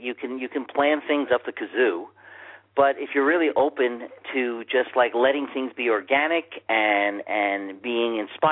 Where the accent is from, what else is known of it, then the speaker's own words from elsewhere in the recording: Manhattan, New York, United States; growing up in Manhattan and being a Yankee fan and a Jets fan and a Knicks fan and a Ranger fan.